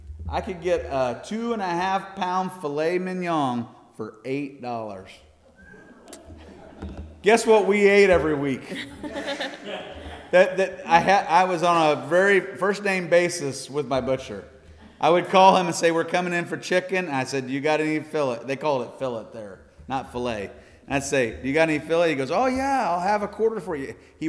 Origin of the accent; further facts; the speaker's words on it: United States; I'm an American boy all the way through. I'm born on the 4th of July, for goodness sake. But I'm here to tell you, I love Africa. It's home.